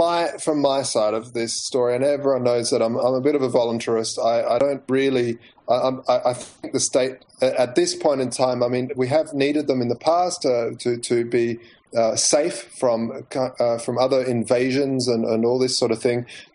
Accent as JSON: {"language": "English", "country": "Australia", "said": "What's the point of being Australian? What's the point of being an Australian citizen if you can't have the power of your country that you pay all these taxes towards forcibly?"}